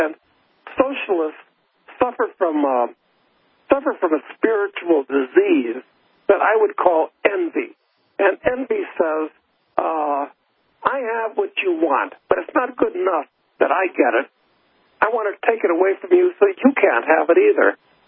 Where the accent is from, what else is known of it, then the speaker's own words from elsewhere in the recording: United States; speaking as an American, I've got to say, I come down on Putin's side of this thing.